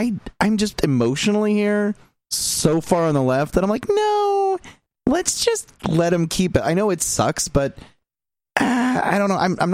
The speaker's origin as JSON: {"language": "English", "region": "Idaho", "country": "United States", "said": "I'm from Idaho too."}